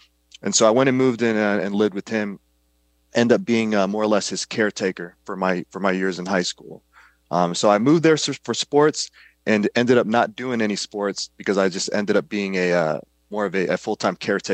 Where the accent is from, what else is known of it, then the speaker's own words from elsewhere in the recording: Kankakee, Illinois, United States; My mother was a first generation immigrant from the Philippines. And my father was born and raised in Louisiana. And I grew up there in Kankakee, Illinois.